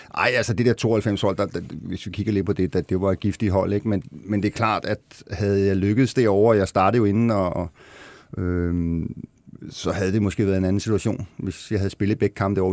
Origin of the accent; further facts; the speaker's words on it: Albertslund, Capital Region of Denmark, Denmark; Jeg kommer jo fra Albertslund og spillede så i Frem